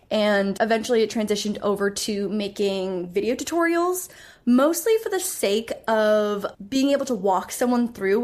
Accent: Canada; So I'm Canadian. So I was in Toronto for university

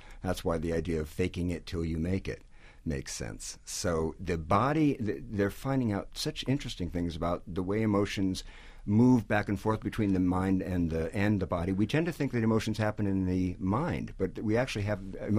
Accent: California, United States; Well, I'm from California. I don't even notice them anymore.

